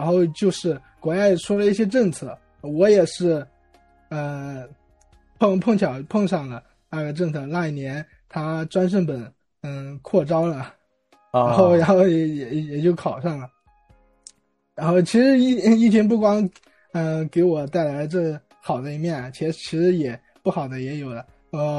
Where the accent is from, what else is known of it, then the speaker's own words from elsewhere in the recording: Hubei, China; now in Hangzhou, China; 我是湖北人，小镇上的，都不算城里的，然后现在在杭州工作